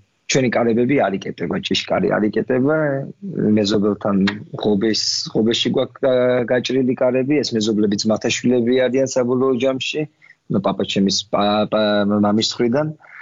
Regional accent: Tbilisi, Georgia; also born or lived in Kakheti; მიუხედავად იმას რომ დავიბადე თბილისში და მე გავიზარდე კიდევაც თბილისში, არასოდეს თავი მე თბილისად არ წარმიდგენია რა, ყოველთვის ვიყავი კახელი. და ეს მე 12 წლის მე ბედმა არ გუნდა და გადავედი სოფელში საცხოვრებლად, ბებია პაპასთან.

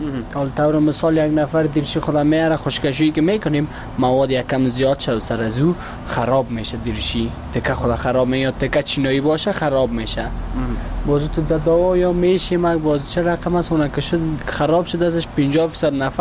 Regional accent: Afghanistan; هرچی باشه همشه کل ما افغان هستیم.

